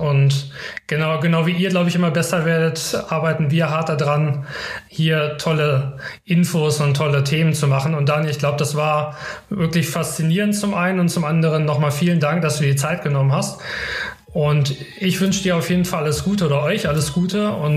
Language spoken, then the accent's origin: German; Karlsruhe, Baden-Württemberg, Germany; Okay, also für mich als Karlsruher natürlich einerseits erfreulich